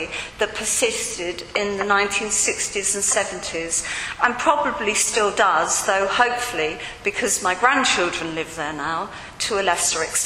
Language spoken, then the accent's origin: English; Rye, South East England, United Kingdom; Because although I grew up in Rye, which at best could be described as safe and containing, and at worst suffocating, I also knew there was a world outside of Rye, and I was determined to see some of it.